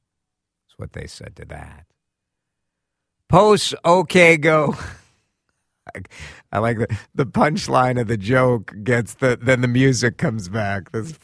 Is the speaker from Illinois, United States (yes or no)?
yes; Chicago, Illinois, United States; And I'm from the Chicago area.